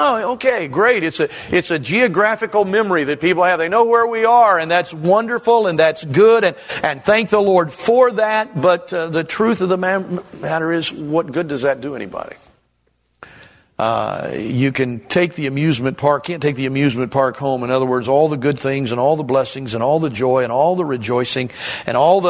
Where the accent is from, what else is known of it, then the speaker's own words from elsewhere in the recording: Kettering, Ohio, United States; It was in the home where I grew up years ago in Kettering, Ohio